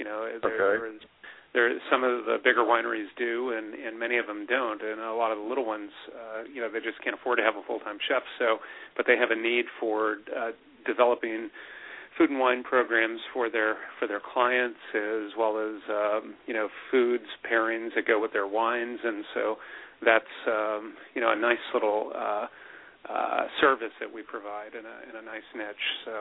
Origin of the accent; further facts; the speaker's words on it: San Francisco, California, United States; But I'm from Northern California, San Francisco native, born and raised.